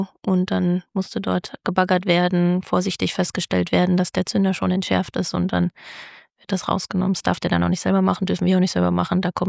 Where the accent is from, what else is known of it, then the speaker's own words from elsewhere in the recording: Fröndenberg, North Rhine-Westphalia, Germany; Ich glaube tatsächlich bei uns in Ostbüren ziemlich weit oben auf dem Berg, wenn man auch rüberschauen kann Richtung Stadt, aber immer noch Richtung unser Dorf Ostbüren